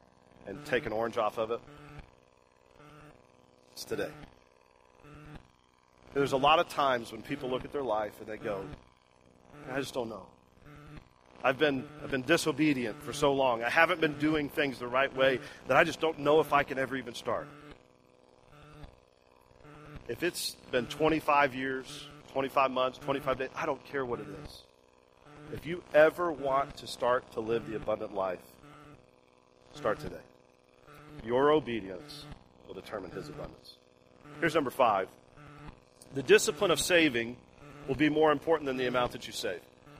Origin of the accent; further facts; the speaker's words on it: Florida, United States; where I grew up in Florida, there's a lot of orange trees.